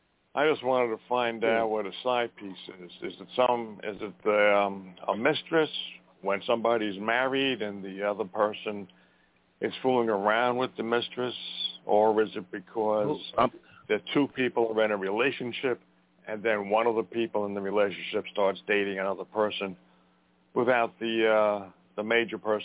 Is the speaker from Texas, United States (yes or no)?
no; Montana, United States; Yeah, I'm from … from Montana. That's who I am.